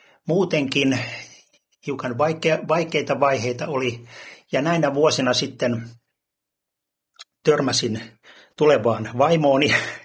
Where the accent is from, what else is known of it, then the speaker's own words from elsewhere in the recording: Vantaa, Uusimaa, Finland; Olen lähtöisin ihan täältä pääkaupunkiseudulta. Vanhempien juuret kyllä ovat Itä-Suomessa, mutta vähän ennen syntymääni he tänne kotiutuivat ja niinpä olen asunut melkein koko ikäni Vantaalla. Sillähän se oli Helsingin maalaiskunta, kun olin ihan pieni. Synnyin kyllä Helsingin puolella.